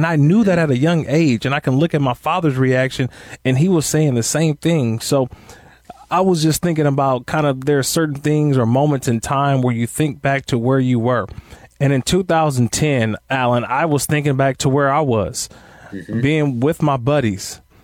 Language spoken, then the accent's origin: English; California, United States; I grew up in the Bay Area